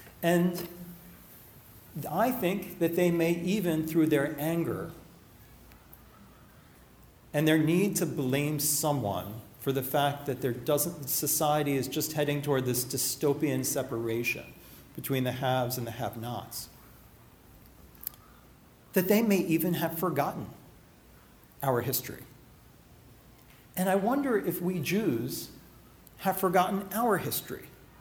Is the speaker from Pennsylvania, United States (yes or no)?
yes; Pennsylvania, United States; I grew up in the Quaker state, so we got all you beat. I love Quaker. So Pennsylvania, right, Dutch and German.